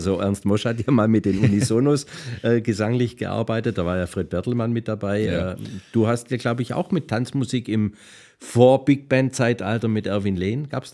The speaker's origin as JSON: {"language": "German", "town": "Friedrichshafen", "region": "Baden-Württemberg", "country": "Germany", "tie": "born or raised there", "said": "Ich freue mich heute schon auf den ersten Termin am 11. April in meiner Heimatstadt Friedrichshafen."}